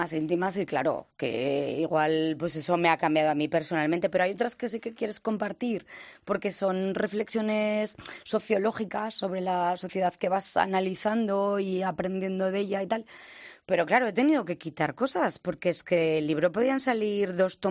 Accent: Zaragoza, Aragon, Spain; accent: maño; also born or lived in Basque Country / Catalonia; yo soy de Zaragoza. Y cuando estoy en Zaragoza tengo un acento maño de la leche. Cuando voy a Euskadi se me viene todo el acento vasco que cogí durante la carrera. Y bueno, como también he vivido en Cataluña, pues a veces me sale el ramalazo catalá.

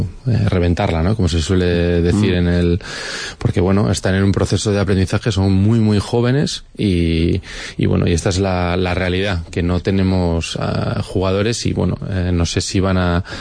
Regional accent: San Sebastián, Basque Country, Spain; Al final en todas las ciudades, yo soy de San Sebastián

